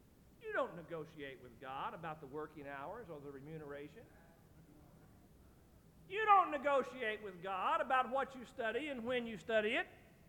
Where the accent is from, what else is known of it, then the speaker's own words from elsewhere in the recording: United States; After all, I'm an American and I'm male.